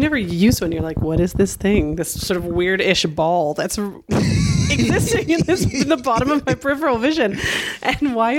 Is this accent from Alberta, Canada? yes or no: yes; Alberta, Canada; I grew up in a small town in southern Alberta, which is like Montana.